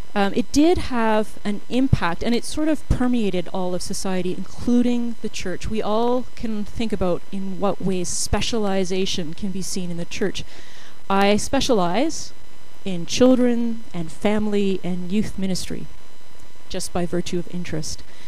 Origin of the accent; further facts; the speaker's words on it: Canada; because I'm Canadian, I wanted to get to Canada.